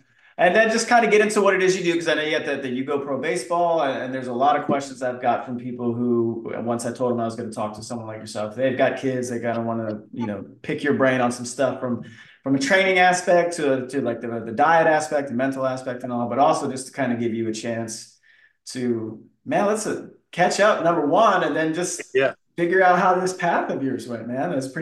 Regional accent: Florida, United States; like you growing up in Florida, we have the Rays, right? Like that's not a stadium. It still isn't. Right. But, when I moved up here

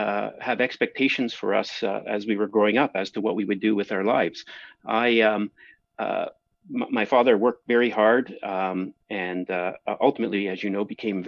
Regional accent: Toronto, Ontario, Canada; I grew up in Toronto and then went to Queen's for undergraduate in Kingston, Ontario.

